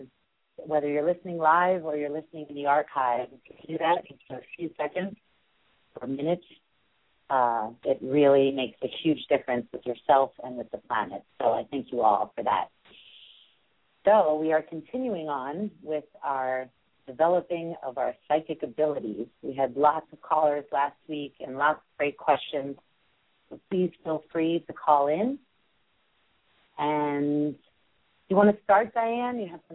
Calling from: New York City, New York, United States; And I'm calling in from New York City, the bottom of the island.

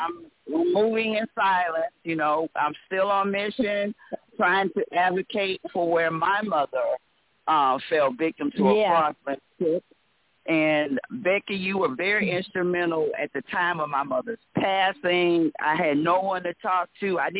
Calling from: Georgia, United States; I'm calling from Georgia.

